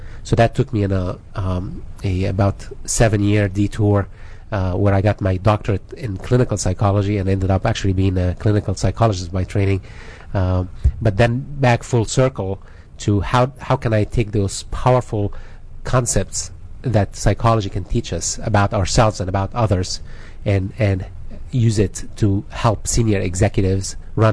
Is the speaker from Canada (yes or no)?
no; Egypt; which I come from Egypt, so it was very convenient for me because we love the sun over there.